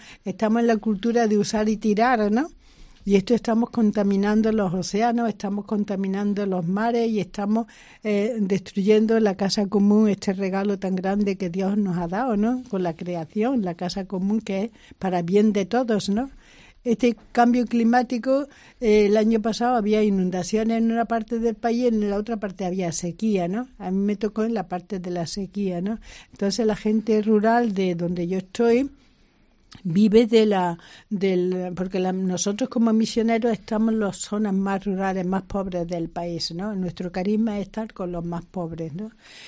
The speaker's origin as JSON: {"language": "Spanish", "country": "Spain", "lives_now": "Zimbabwe", "said": "Pero yo ya soy más de Zimbabue que de España, ¿no?"}